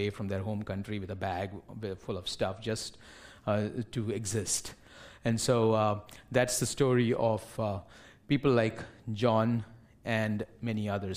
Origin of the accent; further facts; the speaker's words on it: West India, India; I was born and brought up in the West of India, not where the LCMS mission was, because my father, who grew up in the mission, became a pastor, and so he was a pastor there. I was born and brought up there.